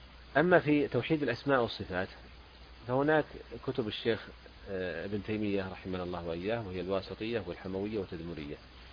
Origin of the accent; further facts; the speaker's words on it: Saudi Arabia; وبخاصة عندنا في السعودية